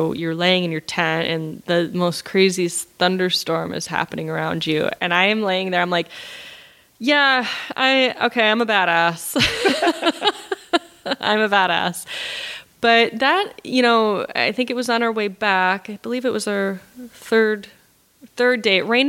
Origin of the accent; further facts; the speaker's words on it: Midwest, United States; growing up in the Midwest, we get some pretty good thunderstorms